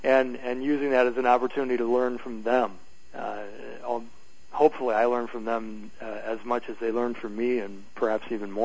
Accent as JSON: {"language": "English", "town": "Watertown", "region": "Wisconsin", "country": "United States", "tie": "born or raised there", "said": "Yes, I grew up in Watertown, which is about an hour west of Milwaukee, right between Milwaukee and Madison."}